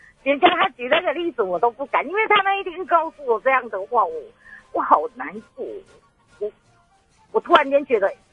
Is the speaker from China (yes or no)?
no; Taiwan; 因为我大概是我们台湾人吧，对亲情是比较重视的